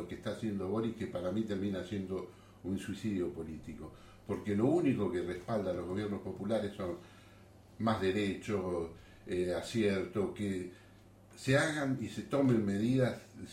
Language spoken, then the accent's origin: Spanish; Chos Malal, Neuquén, Argentina; En mi pueblo desapareció un río. Soy de Chosmalal, del norte.